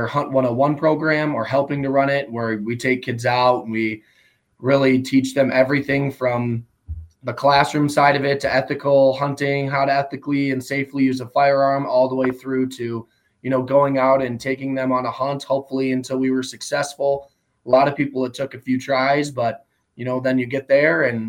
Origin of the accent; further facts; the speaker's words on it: South Dakota, United States; I grew up and was born and raised in Southeast South Dakota. I kind of had a unique opportunity where I was a little bit in the city and a little bit out of the city.